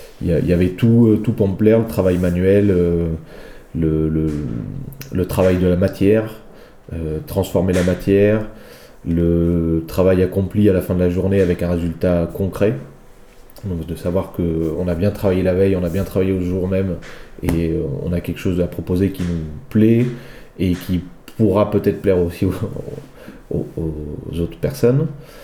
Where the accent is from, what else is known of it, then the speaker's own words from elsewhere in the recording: Saint-Georges-Nigremont, Nouvelle-Aquitaine, France; Alors, je suis creusois déjà, je suis né en Creuse, j'ai grandi à Saint-Georges-Nigremont, à côté de Feltin.